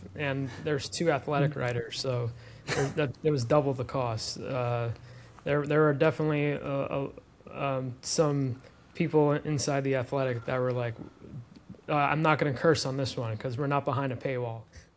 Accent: New York City, New York, United States; I'm from the Bronx originally, so just being that close to the action.

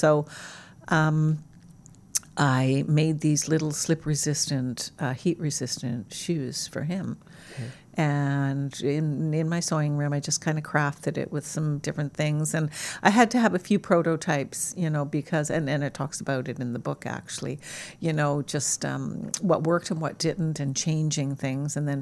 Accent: Canada; moved away as an adult; So we came from Canada, you know, where you spend maybe a couple of months in the sun

